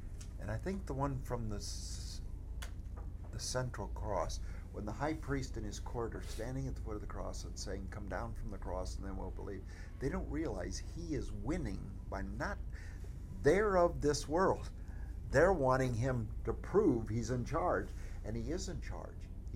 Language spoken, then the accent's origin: English; Iowa, United States; moved away; when I moved here from the Northwest, one of the things I had to do in my first 5 years in the South was get used to what I had known in Iowa. You know, in Iowa when I was a boy, because Iowa's, it's Northern, but it's Bible Belt.